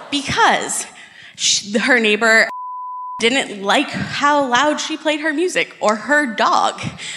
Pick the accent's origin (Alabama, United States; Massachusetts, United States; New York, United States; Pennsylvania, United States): Massachusetts, United States; New Bedford; New Bedford.